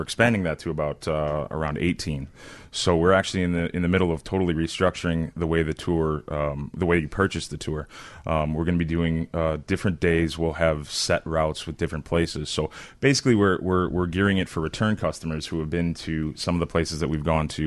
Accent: Chicago, Illinois, United States; I'm from Chicago, which means I'm nice and I don't care.

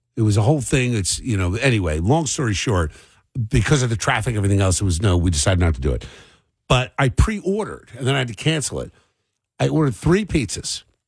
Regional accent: Cherry Hill, New Jersey, United States; I grew up in Cherry Hill, and we would bike through what was called the Magic Forest. It was the last undeveloped land.

